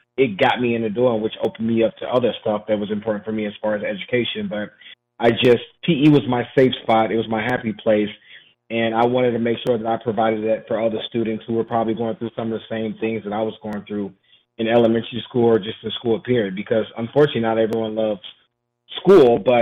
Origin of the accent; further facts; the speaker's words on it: St. Louis, Missouri, United States; now in Ballwin, United States; Yep, I'm from St. Louis, born and raised here. I grew up in the city of St. Louis. I was actually adopted out of a boys' home, and I moved to Chesterfield with my new family.